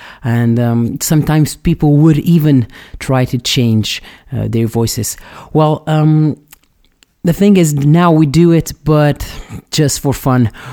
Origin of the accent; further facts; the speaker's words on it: Maia, Azores, Portugal; the place where I am from my native home, from my hometown, Maia, in São Miguel Island.